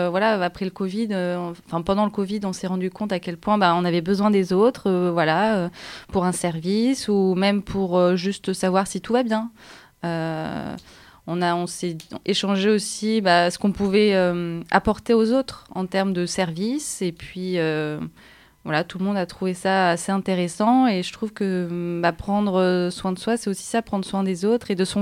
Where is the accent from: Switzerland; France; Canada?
France; Paris, Île-de-France; now in Marseille, France; parce que je venais de Paris, effectivement, je ne connaissais personne. J'habitais depuis 5 ans dans un immeuble, je ne connaissais personne